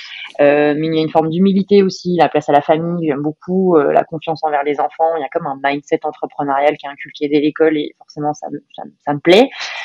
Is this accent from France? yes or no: yes; France; moved away; je la regarde de loin, la France, et ça reste que je l'aimerais toujours parce que ma famille et mes racines y sont.